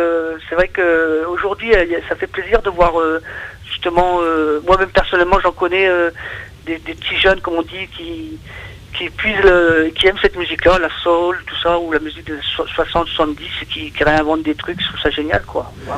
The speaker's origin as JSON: {"language": "French", "country": "France", "tie": "born there", "said": "Je suis né en France de parents andalous."}